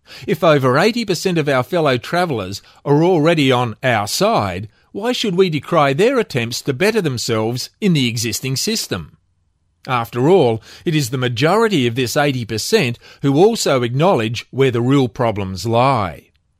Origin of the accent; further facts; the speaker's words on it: Queensland, Australia; and I'm from Queensland